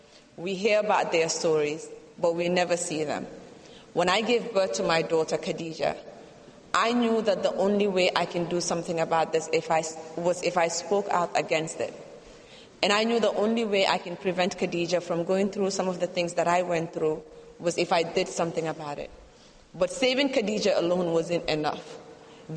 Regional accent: Gambia; I am originally from the Gambia, which is the smallest country in mainland Africa.

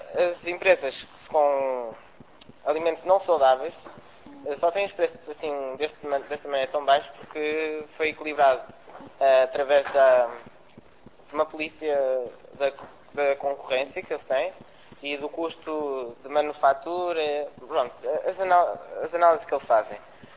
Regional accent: Viseu, Portugal; sou de Viseu

